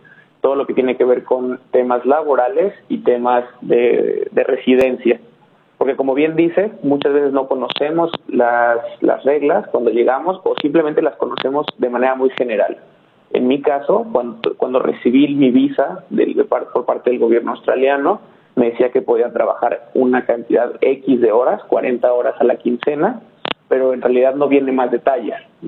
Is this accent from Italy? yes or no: no; Mexico; Yo vengo de un país, el de Latinoamérica, vengo de México